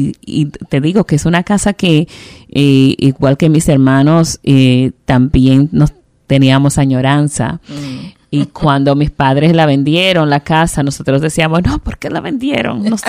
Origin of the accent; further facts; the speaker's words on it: Paraíso, Barahona, Dominican Republic; Soy oriunda de Paraíso en Barahona. Y cualquier persona de Paraíso que tú le preguntes te va a decir que somos del Paraíso. Mm-hmm. Una tierra muy bella, con montañas verdes